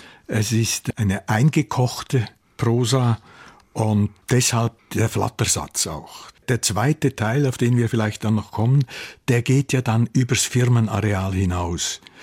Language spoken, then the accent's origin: German; Menziken, Aargau, Switzerland; wir hatten ein großes Aluminiumwerk in Menziken, wo ich aufgewachsen bin.